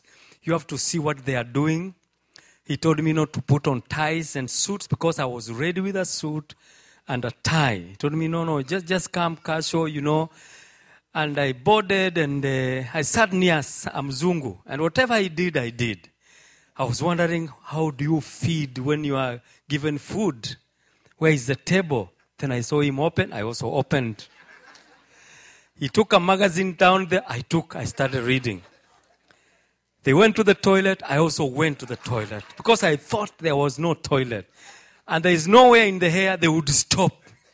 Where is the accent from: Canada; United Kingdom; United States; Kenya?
Kenya; Nakuru, Nakuru County; His own parents are very good friends of mine, and we come from Nakuru.